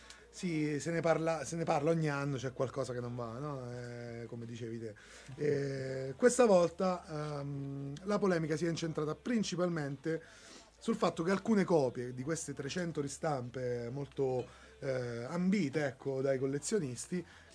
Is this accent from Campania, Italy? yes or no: yes; Agropoli, Campania, Italy; Per esempio i … mi viene un nome a caso, anche perché sono del mio paese, lo voglio dire così, è un gruppo che è di Agropoli